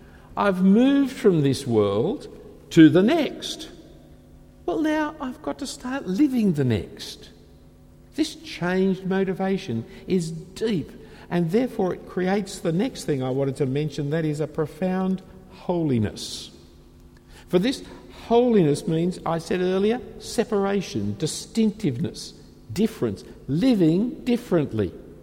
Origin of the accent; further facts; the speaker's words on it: Australia; hey, I'm an Australian, this is the side we drive on.